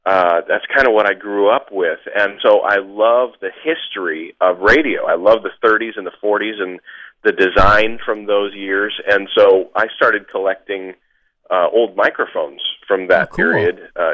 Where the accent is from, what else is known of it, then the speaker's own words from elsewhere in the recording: Boise, Idaho, United States; I'm from Idaho. I grew up in the Boise, Idaho area, and I was feeling pretty homesick.